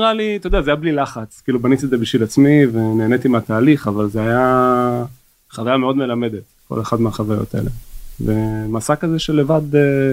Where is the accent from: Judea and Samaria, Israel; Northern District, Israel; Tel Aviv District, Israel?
Tel Aviv District, Israel; Ramat Gan; אני במקור מרמת גן, אזור אלוף שדה.